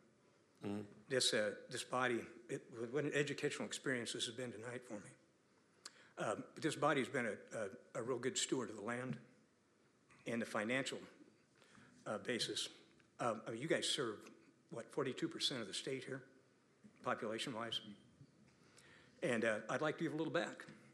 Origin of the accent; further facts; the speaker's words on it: Springfield, Nebraska, United States; I'm a lifelong resident here of SRP County. I grew up in Springfield.